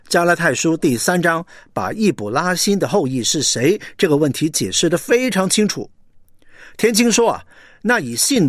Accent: China; 但其实呢，我们中国人跟一些西方人对信尔撒也有一些观念是错误的。在我们中国人的康熙字典当中啊，把尔撒注解成为西方的救主。

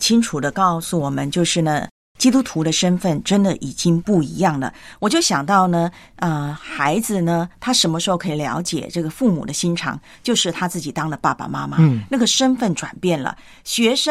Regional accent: China; 就像呢我是中国人，那么我就应该呢说普通话

